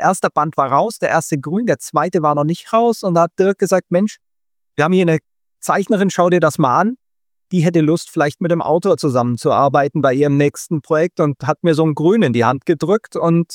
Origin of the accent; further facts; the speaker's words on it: Leipzig, Saxony, Germany; Und mein Bus zur Messe als Leipziger fährt nur alle Stunde.